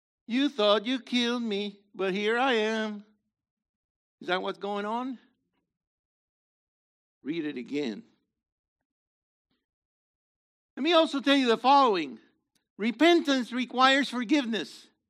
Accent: Missouri, United States; Okay, I'm from Missouri.

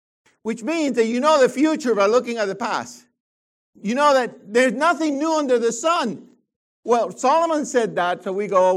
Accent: Puerto Rico; Where are you from? I say, well, I'm from Puerto Rico.

